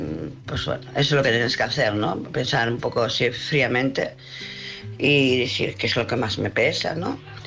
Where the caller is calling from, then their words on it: Barcelona, Catalonia, Spain; Buenas noches … de Barcelona.